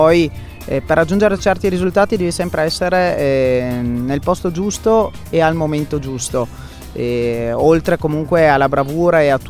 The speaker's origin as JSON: {"language": "Italian", "town": "Verona", "region": "Veneto", "country": "Italy", "said": "noi siamo veronesi, siamo veneti"}